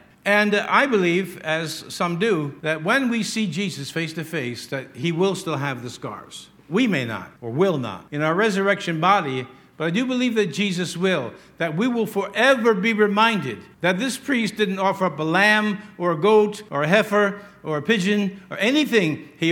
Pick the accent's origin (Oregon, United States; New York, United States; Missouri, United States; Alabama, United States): New York, United States; But as a New Yorker, native New Yorker, when you're going against the flow, boom, people are bumping into you.